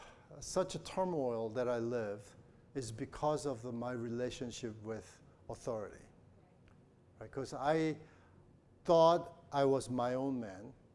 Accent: United States; because our own minds, and being an American, and our culture, and we have, a lot of us have a problem with authority

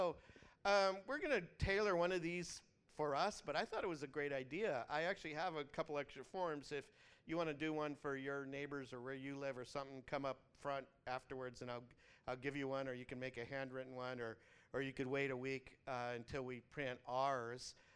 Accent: United States; Now, this is hard because as an American, my worldview, I have a lot of confidence in our country being a world power

